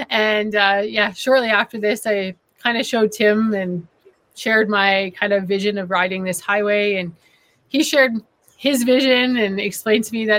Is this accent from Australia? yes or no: no; Edmonton, Alberta, Canada; Born and raised in Edmonton